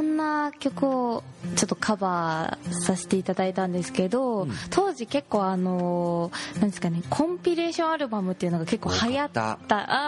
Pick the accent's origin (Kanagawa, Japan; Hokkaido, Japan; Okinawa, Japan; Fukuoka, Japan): Fukuoka, Japan; バリバリ福岡、